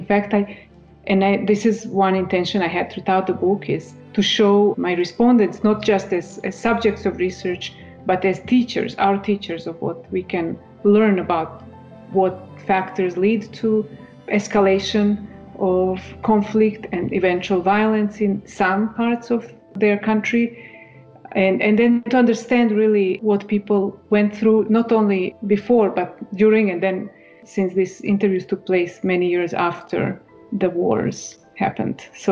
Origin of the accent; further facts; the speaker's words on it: Croatia; now in Europe; I'm originally from Croatia